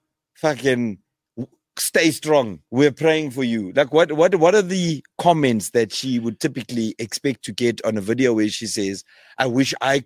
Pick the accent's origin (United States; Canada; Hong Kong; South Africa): South Africa; Vryheid, KwaZulu-Natal; like I grew up in Vryheid.